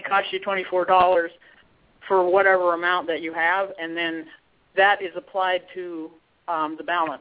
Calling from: Fairfield, Iowa, United States; I'm calling from Fairfield, Iowa

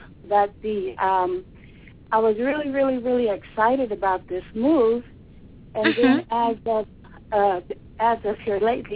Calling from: Folsom, California, United States; I'm calling from Folsom

